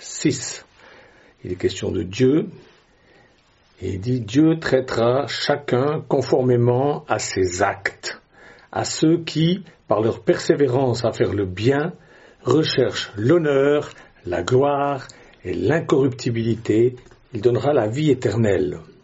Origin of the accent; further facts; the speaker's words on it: Switzerland; now in France; Je suis suisse, mais j'aime la France. La France m'a accueilli dans les années 70